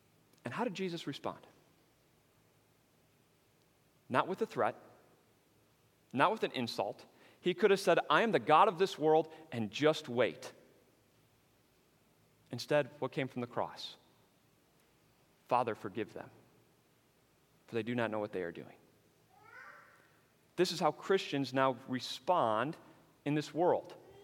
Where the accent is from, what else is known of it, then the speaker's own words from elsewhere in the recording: Chicago, Illinois, United States; I'm from Chicago, and most of you know I'm a Bears fan